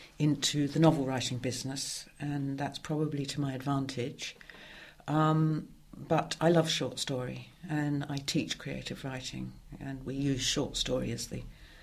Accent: Australia; also born or lived in England; I was brought up in Australia for the most part. So, and then we moved between Australia and England.

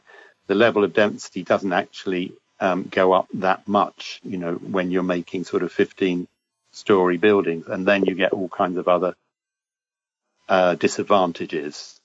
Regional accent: London, United Kingdom; I grew up in London and in the 60s and saw a lot of the tower blocks being built there

